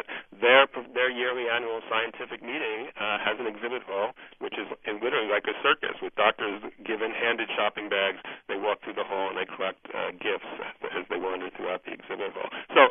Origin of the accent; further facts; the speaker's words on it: New York City, New York, United States; I'm from New York City.